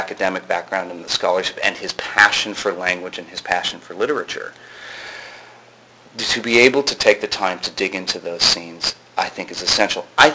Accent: Sherman Oaks, California, United States; Oh my God, I grew up in Sherman Oaks, right next door.

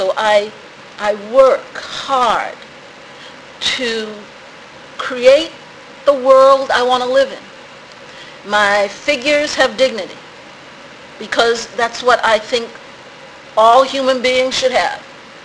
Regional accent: Malden, Massachusetts, United States; There was a church in Malden, Massachusetts, where I was a kid, called Emmanuel Baptist Church.

